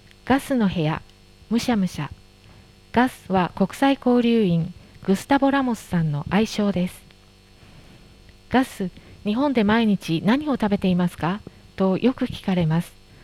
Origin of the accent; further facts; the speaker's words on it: Minas Gerais, Brazil; Japanese is a second language; 私の出身地であるミナスジャライス州名物のポンデケージョ